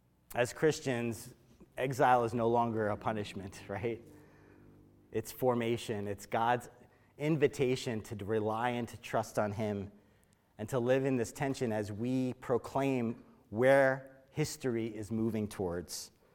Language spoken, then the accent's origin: English; Philadelphia, Pennsylvania, United States; last year was exciting. I was from Philly. The Eagles won.